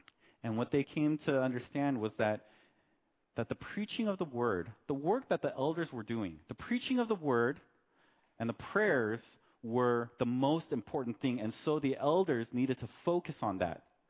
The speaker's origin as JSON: {"language": "English", "country": "United States", "tie": "born or raised there", "said": "I'm Korean-American. My parents are from Korea, but I was born in America, and I grew up in America."}